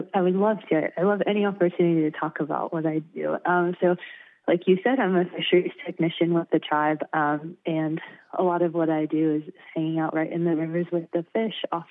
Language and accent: English; Somerset, California, United States; I grew up in the Sierra foothills in this very tiny little town called Somerset.